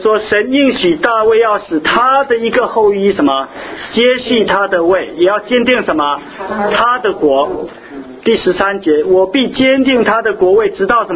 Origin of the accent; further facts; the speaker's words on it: China; 以色列人的逢年过节跟我们中国人不一样。中国人逢年过节我们坐在一起干嘛？